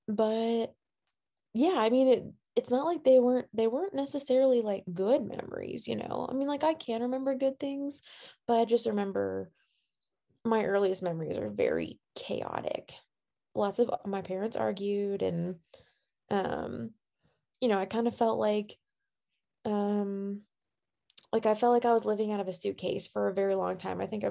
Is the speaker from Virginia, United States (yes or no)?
yes; Waynesboro, Virginia, United States; I grew up in Waynesboro, moved to Norfolk for a year on the coast, and then moved back to Waynesboro